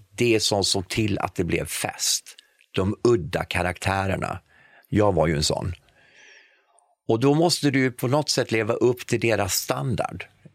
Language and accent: Swedish; Sweden; moved away; För jag var hemma i Sverige någon gång efter ett halvår eller något sånt där.